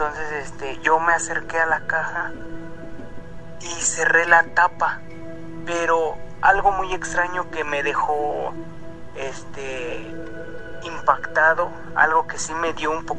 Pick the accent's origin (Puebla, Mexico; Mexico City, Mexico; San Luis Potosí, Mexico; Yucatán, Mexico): Puebla, Mexico; Soy del estado de Puebla.